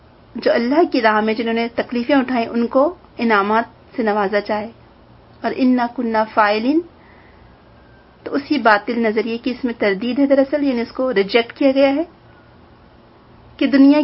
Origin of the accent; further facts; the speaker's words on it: India; چونکہ ہم لوگ ہندوستان سے تعلق رکھتے ہیں آپ کو معلوم ہوگا کہ بھگوان کی لیلا کہتے ہیں نا وہ لوگ